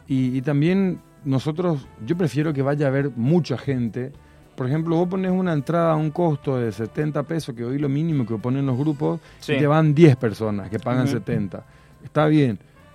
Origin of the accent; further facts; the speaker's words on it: Paraguay; now in Córdoba, Argentina; yo por ejemplo me vine de Paraguay a Córdoba diciendo voy a seguir aprendiendo